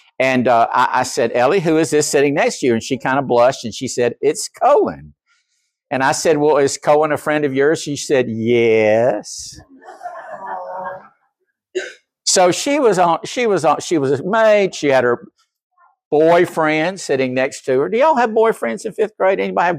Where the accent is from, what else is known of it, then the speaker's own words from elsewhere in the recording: North Carolina, United States; going to Grandfather Mountain or Mount Mitchell when I was a child growing up in North Carolina.